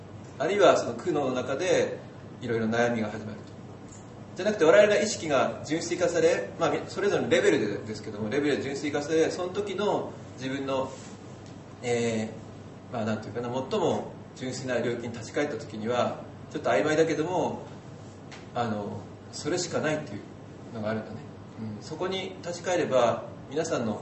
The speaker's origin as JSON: {"language": "Japanese", "region": "Tohoku", "country": "Japan", "tie": "born there", "said": "私も東北生まれなんて言うわけじゃないけど、東北の人は誠実な人が多いと思うんで、"}